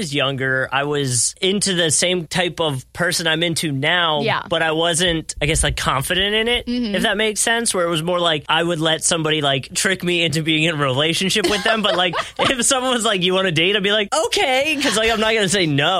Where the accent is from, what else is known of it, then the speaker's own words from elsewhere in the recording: Pennsylvania, United States; moved away as an adult; Like, I came from Pennsylvania down to Florida to go to college.